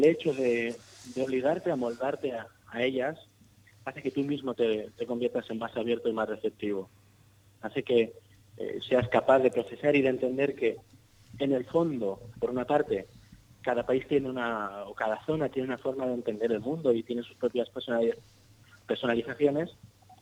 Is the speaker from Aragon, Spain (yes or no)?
no; Alicante, Valencian Community, Spain; Yo soy de Alicante, estudié en Elche, me pillaba cerca de casa, seguí viviendo en casa de mis padres durante los años de la universidad.